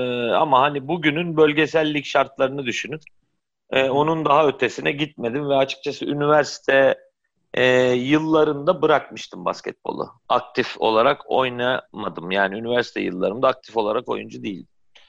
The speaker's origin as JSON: {"language": "Turkish", "town": "Çankırı", "region": "Çankırı Province", "country": "Turkey", "tie": "born there", "said": "1980 Çankırı doğumluyum."}